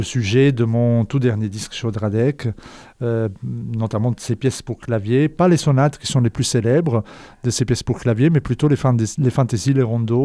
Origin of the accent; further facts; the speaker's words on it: Italy; French is a second language; now in France; Je suis italien, mais je vis en France depuis presque 20 ans. Et à Montpellier, tout près de Montpellier, depuis presque 3 ans. Avant, j'étais sur les rives du lac Léman.